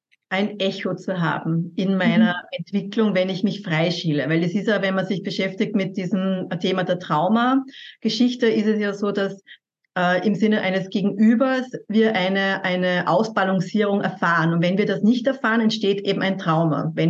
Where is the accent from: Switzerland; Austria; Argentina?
Austria; wie man bei uns in Österreich sagt